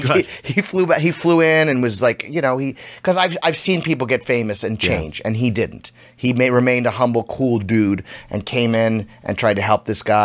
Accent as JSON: {"language": "English", "town": "New Orleans", "region": "Louisiana", "country": "United States", "tie": "born or raised there", "said": "So I was 18 or 19, and I grew up in New Orleans."}